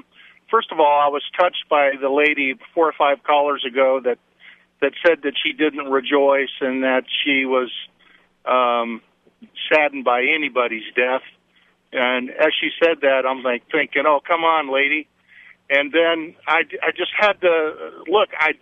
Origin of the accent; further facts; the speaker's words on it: United States; I'm a Christian first, but I'm also an American.